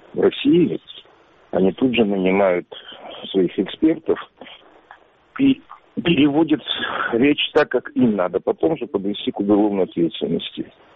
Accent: Bilohirsk, Crimea, Ukraine; я из Карасу-Базара, из Крыма.

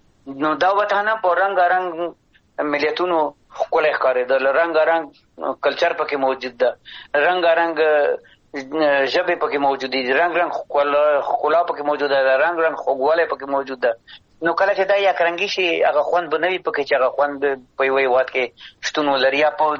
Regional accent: Afghanistan; موږ افغانان یو، هغوی پاکستانیان دي، نو هغوی به د پاکستان په قانون باندې چلیږي، پیروي به کوو. موږ افغانان د افغانستان قانون باندې به چلیږو، پیروي به کوو.

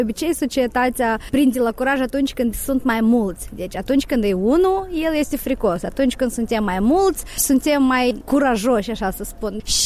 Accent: Moldova; Dar noi suntem moldoveni, găsim ieșiri din toate situațiile.

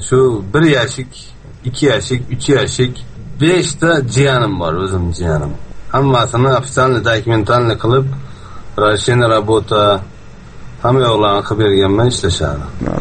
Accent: Andijan Region, Uzbekistan; now in Novosibirsk, Russia; Men o'zim Andijondan.

